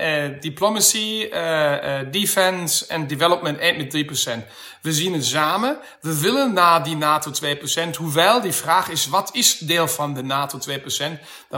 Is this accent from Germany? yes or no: yes; Germany; als wij proberen als Duitsers, dat vrees ik een beetje, de Nederlandse verklaren